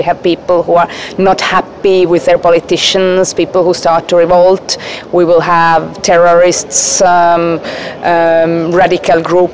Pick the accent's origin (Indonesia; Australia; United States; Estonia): Estonia; English is a second language; I come from Estonia.